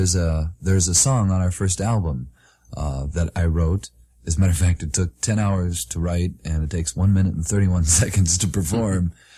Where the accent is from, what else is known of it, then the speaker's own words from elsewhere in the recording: Maryland, United States; because I was born in Maryland, lived there for 13 years